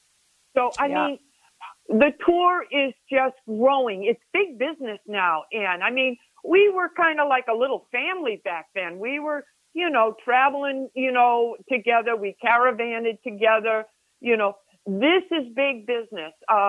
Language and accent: English; Massachusetts, United States; And being being born and raised in Massachusetts, I only live, 40 miles from the golf house.